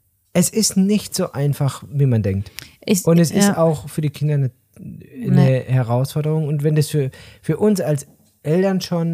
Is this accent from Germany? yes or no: yes; Odenwald, Germany; Aber ich merke auch, dass ich hier ein Odenwälder Junge einfach bin. Also ich komme hier einfach aus dem Odenwald.